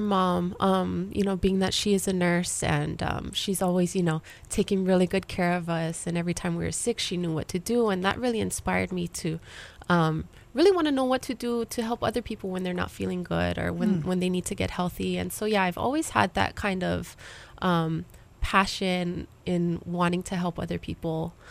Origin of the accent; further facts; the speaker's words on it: Hawaii, United States; that experience of growing up on a small island in the country, you know, in a small, small town. I grew up mostly on Hawaiian homesteads.